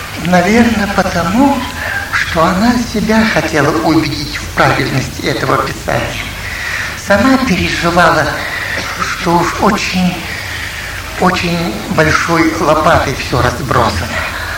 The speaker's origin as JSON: {"language": "Russian", "region": "Saint Petersburg", "country": "Russia", "tie": "born or raised there", "said": "Я жил тогда, мое детство прошло в Ленинграде."}